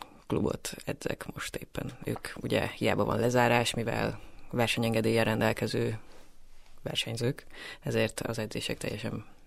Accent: Miskolc, Borsod-Abaúj-Zemplén, Hungary; now in Budapest, Hungary; Igen, én Pesten lakom. Viszont Miskolcon nőttem fel.

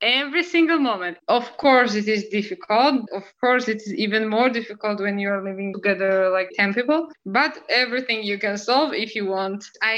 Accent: Georgia; I told them that I'm from Georgia. In Georgia, mostly we have a dark, like, brown color here.

